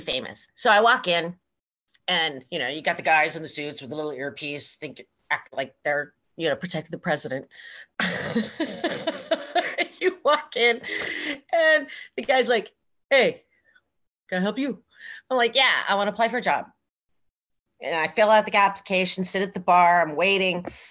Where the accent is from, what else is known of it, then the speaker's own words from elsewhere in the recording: West Coast, United States; And I didn't know who he was because I was from the West Coast and I was young.